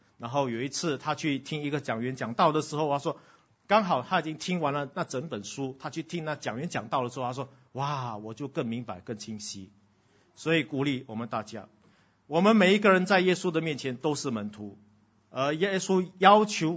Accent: Singapore; 因为我们新加坡人中文的水平蛮低的

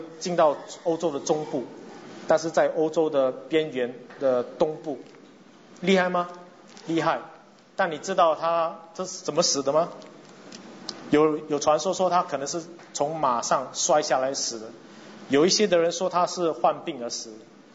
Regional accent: Singapore; 在新加坡，你服务不周到的时候啊，我们新加坡人最厉害的

